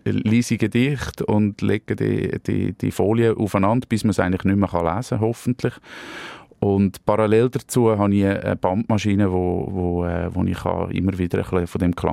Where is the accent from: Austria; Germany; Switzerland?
Switzerland; Näfels, Glarus; Ich bin in Nevels aufgewachsen, es ist nicht in Glaris.